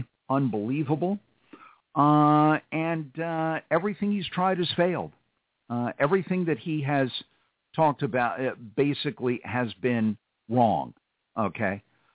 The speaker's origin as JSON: {"language": "English", "town": "New York City", "region": "New York", "country": "United States", "tie": "born or raised there", "lives_now": "Delaware, United States", "said": "New York is my hometown. I live in Delaware now, but New York is my hometown."}